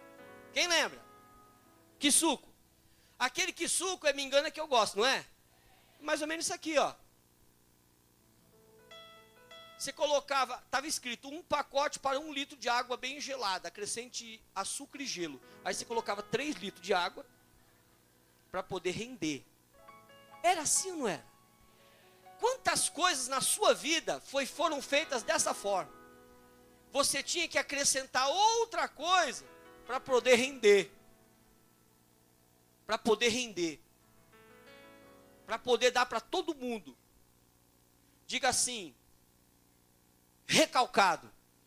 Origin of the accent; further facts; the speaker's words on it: São Paulo, Brazil; a gente morava com 15 pessoas em dois cômodos, uma cozinha e um quarto só, feito de barraco de tábua lá no morro, na Vila Brasilândia, onde eu nasci.